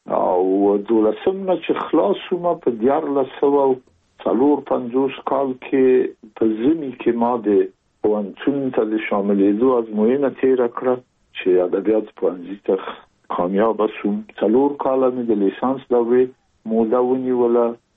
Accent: Kabul, Afghanistan; زه زېږېدلی په کابل کې یم. د کابل په چارګي کې ګزارګاه پله ته ورڅېرمه، یو کلی د شکلا خان کلا، هلته زه زېږېدلی یم.

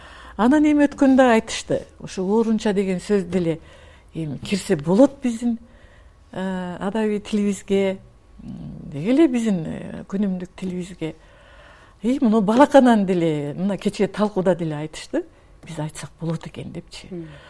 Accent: Kara-Bulak, Batken Region, Kyrgyzstan; Мен туулуп өскөн айылым Баткен районунун Кара Булак айылы, Тоо таянган айылык атактуу даңазалуу Айгүл тоонун түбүндөгү айыл.

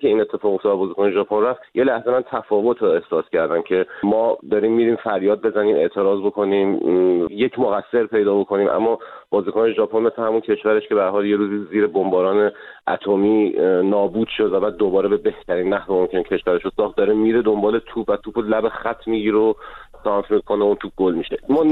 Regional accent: Iran; ببینید من ایرانی هستم، خیلی به ایرانی بودنم خوشحالم،

